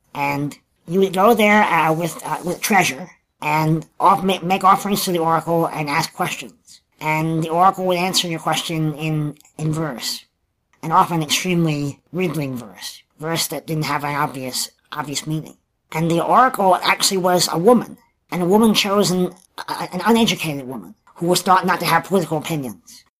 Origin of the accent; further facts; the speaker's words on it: Rhode Island, United States; Rhode Island, my home state, which has fewer than 1 million people, has 2 U.S. senators.